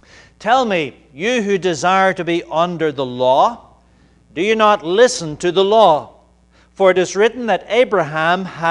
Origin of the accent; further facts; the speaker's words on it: Ireland; Now, I cannot tell a lie. And so I said, "Well, actually, I'm from Ireland."